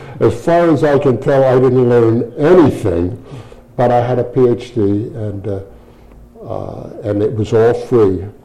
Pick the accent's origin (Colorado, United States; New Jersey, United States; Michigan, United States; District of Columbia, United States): New Jersey, United States; Atlantic City; born there; I was born in Atlantic City, New Jersey on the 6th of June, 1926.